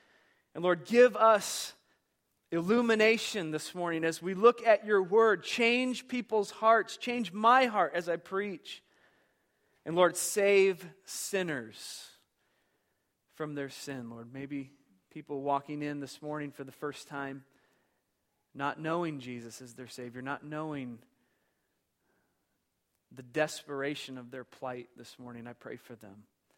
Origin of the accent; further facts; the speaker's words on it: Iowa, United States; And we are watching her with specific interest because we're from Iowa.